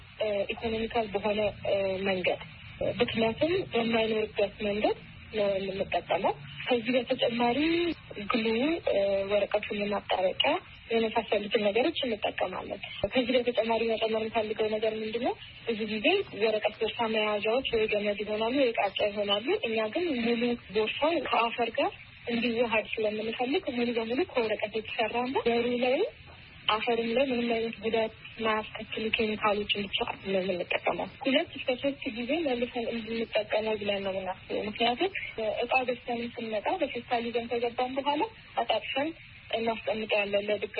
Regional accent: Hawassa, Sidama, Ethiopia; እኔ ማለት ከልጅ ያደኩት ሐዋሳ ነው። ከሶስት ልጆች ጋር ነው ያደኩት።

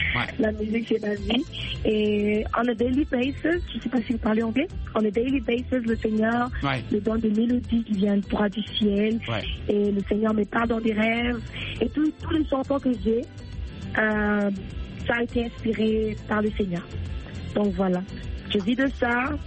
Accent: South Africa; J'ai grandi en Afrique du Sud, donc, ça a été pour moi très facile d'aimer les Sud-Africains. Ça fait depuis 2003 que je suis en Afrique du Sud.

